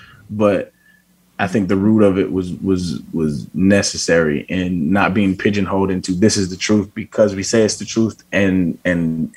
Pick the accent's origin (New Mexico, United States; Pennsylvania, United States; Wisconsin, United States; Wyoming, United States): New Mexico, United States; Albuquerque; born or raised there; also born or lived in San Diego